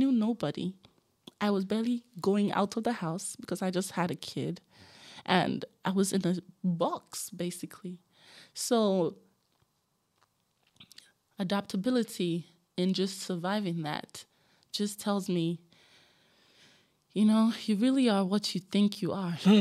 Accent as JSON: {"language": "English", "region": "Lagos", "country": "Nigeria", "tie": "born or raised there", "said": "For me, I was born and bred in Lagos. anything I want in Lagos, I can get it."}